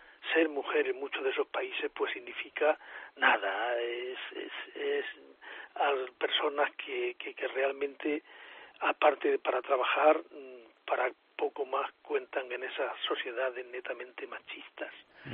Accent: Córdoba, Andalusia, Spain; born there; yo soy nacido en Córdoba

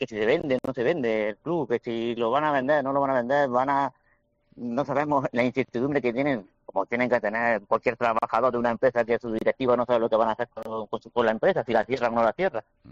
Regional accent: Motril, Andalusia, Spain; la parte que nos toca aquí de los que somos de Motril, sí, estamos también muy emocionados

